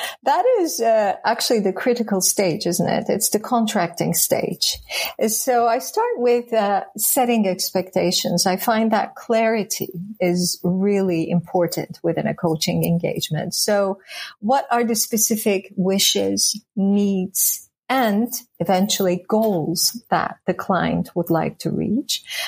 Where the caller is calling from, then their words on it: Istanbul, Turkey; I'm joining you from Istanbul today, Turkey, and it's 5 p.m.